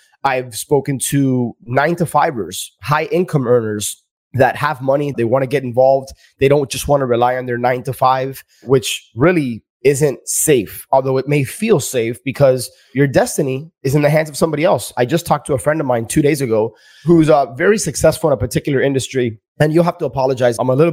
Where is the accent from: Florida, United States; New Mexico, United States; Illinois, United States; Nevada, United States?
Florida, United States; Miami; I grew up in the Kendall area. Kendall is a sub-city within Miami.